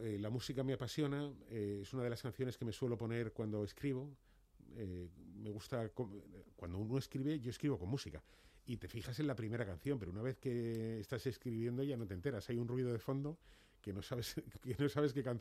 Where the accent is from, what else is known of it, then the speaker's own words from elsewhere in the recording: Guadalajara, Castilla-La Mancha, Spain; Yo soy de Guadalajara.